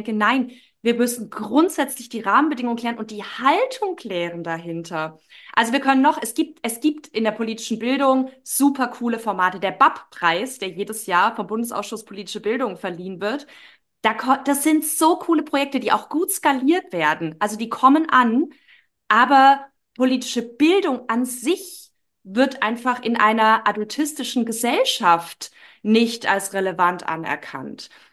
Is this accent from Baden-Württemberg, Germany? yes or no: yes; Baden-Württemberg, Germany; Ich komme aus dem Südwesten, wie einige wissen, die den Podcast hören, aus dem Schwarzwald, aus einer Region, ich glaube, mit 3% Arbeitslosenquote.